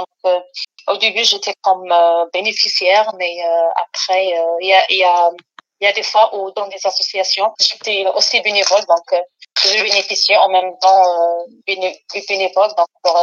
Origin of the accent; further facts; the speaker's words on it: Paris, Île-de-France, France; Non, je suis de Paris.